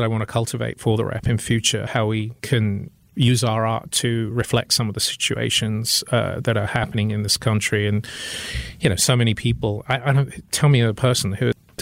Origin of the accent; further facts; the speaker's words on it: United Kingdom; now in United States; or even how to get them in this country, which as a Brit is a weird stat to deal with.